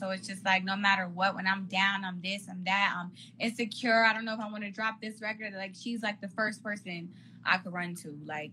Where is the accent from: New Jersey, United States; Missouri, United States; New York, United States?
New York, United States; Brooklyn; SMD, because first of all, I'm from New York.